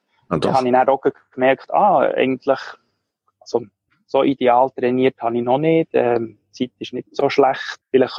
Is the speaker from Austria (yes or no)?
no; Bern, Switzerland; accent: Bernese; now in Zurich, Switzerland; Ja, ich bin ursprünglich von Bern, was man hört vom Dialekt her, obwohl ich jetzt schon 10 Jahre in Zürich wohne.